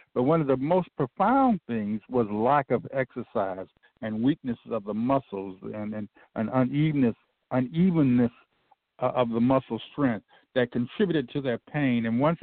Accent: Cleveland, Ohio, United States; Now, that's significant for me because I'm from Cleveland.

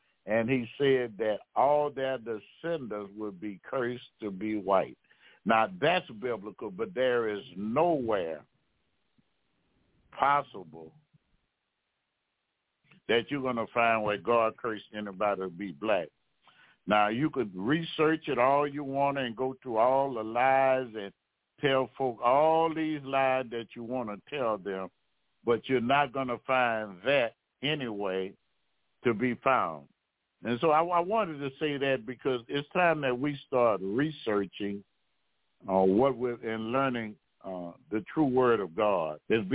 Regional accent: Louisiana, United States; I'm from Louisiana, so when I speak on these terms, I'm saying something.

